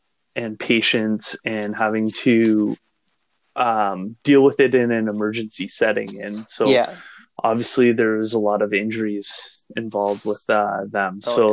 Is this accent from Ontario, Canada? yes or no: yes; Kingston, Ontario, Canada; in my hometown of Kingston in a fitness center.